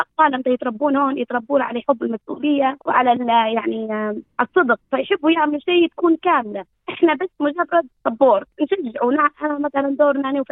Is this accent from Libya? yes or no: yes; Libya; كون احنا ليبيين معظمنا جينا يعني عندنا ريفيجي ستيتس